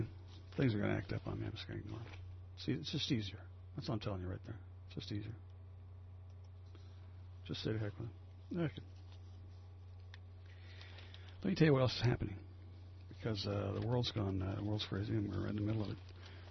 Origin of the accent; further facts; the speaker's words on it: New Jersey, United States; I know because I grew up in Jersey and my number was Pilgrim 67556.